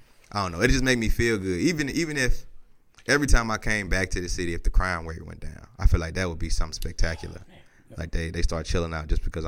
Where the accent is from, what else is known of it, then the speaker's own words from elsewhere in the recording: Fayetteville, North Carolina, United States; Because I'm from Fayetteville, as far as like school wise.